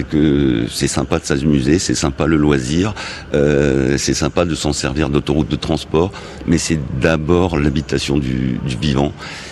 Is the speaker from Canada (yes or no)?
no; Brittany, France; C'est vrai que près de chez nous, et je suis breton, donc notre Atlantique et notre Manche étaient peut-être visuellement plus sales.